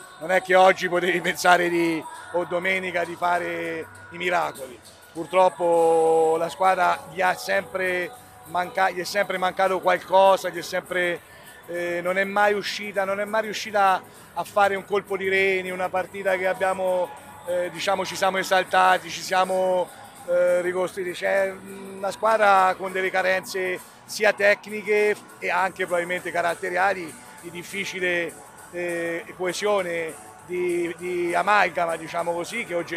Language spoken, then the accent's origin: Italian; Chiusi, Tuscany, Italy; a Siena, a Chiusi, al mio paese da dove siamo venuti